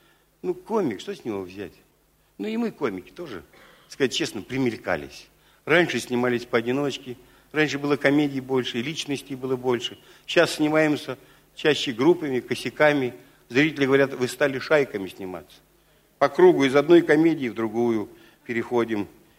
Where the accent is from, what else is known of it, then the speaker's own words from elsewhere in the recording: Moscow, Russia; Мы, москвичи, всегда радуемся, когда едем в Ленинград, в Петербург